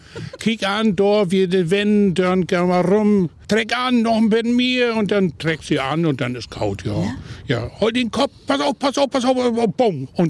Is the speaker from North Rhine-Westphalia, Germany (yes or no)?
no; Bad Düben, Saxony, Germany; Bad Düben.